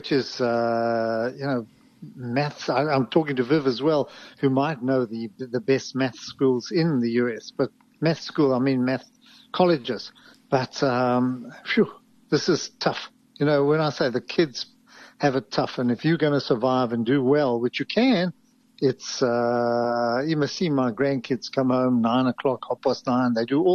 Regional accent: South Africa; it's so important from being South African

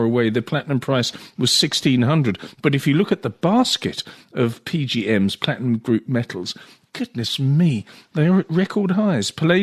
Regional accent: England, United Kingdom; born there; I look at the cable just because of Brexit and just because I'm English by birth.

